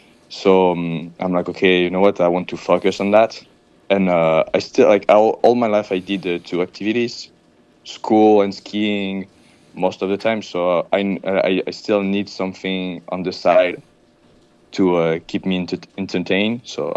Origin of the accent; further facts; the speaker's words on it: Grenoble, Auvergne-Rhône-Alpes, France; English is a second language; So I'm from Grenoble in France. It's in the middle of the Alps. It's actually 1 hour south of Lyon.